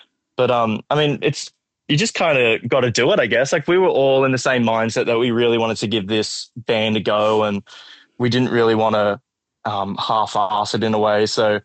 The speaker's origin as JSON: {"language": "English", "town": "Maitland", "region": "New South Wales", "country": "Australia", "tie": "born or raised there", "said": "So we grew up in Maitland with the saxophonist Adam, and we all went to high school together."}